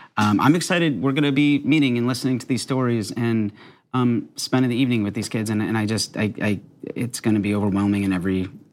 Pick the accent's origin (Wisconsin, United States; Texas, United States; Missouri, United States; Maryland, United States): Wisconsin, United States; Milwaukee; I'm originally from Wisconsin, Milwaukee, Wisconsin.